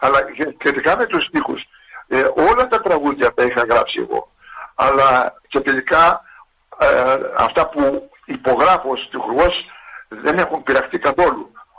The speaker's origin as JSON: {"language": "Greek", "region": "Thessaly", "country": "Greece", "tie": "born or raised there", "said": "έφαγα ψωμί και χώμα εγώ στη Θεσσαλία"}